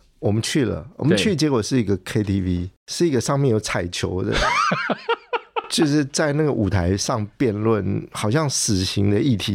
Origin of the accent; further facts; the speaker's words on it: Taiwan; first language Taiwanese Hokkien; Chinese is a second language; 对，我家里完全讲台语的，兄弟姐妹都讲台语。